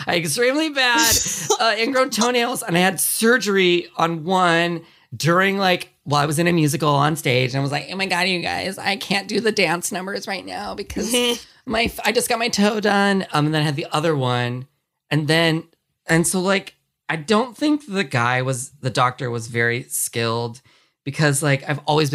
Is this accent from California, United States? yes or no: yes; California, United States; I grew up here in California, public school.